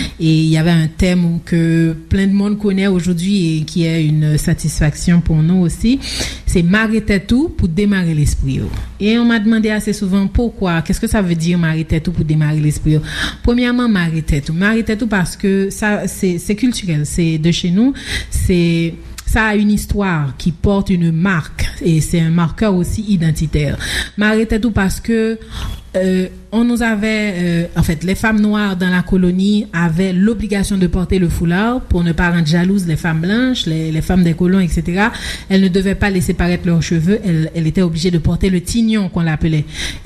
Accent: Haiti; tout ce qu'on dit créole chez nous en Haïti prend un air péjoratif.

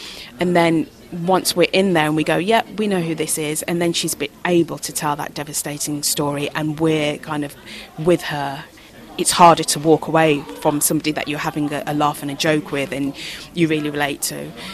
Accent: Birmingham, West Midlands, United Kingdom; Yeah, I mean, I'm Caribbean, but I'm also British. You know, when I was very young, having Caribbean food, it was like, oh, I'd prefer Yorkshire puddings. And now ackee and saltfish is one of my favourite foods. And, you know, when my dad cooks it when I go back to Birmingham

